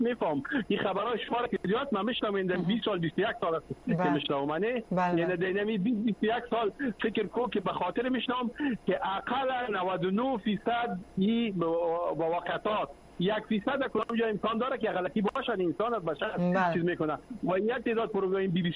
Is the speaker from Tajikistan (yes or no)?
no; Afghanistan; شما افغان هستیم از افغانستان هستیم